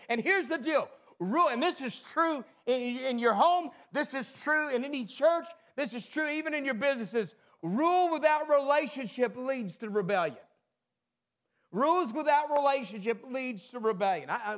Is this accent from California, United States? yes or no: no; Texas, United States; I grew up in Texas.